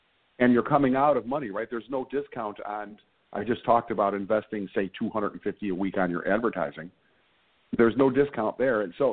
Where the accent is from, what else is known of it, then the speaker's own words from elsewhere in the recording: Chicago, Illinois, United States; I'm from Chicago. I'm from the Southwest side. I'm a Sox fan.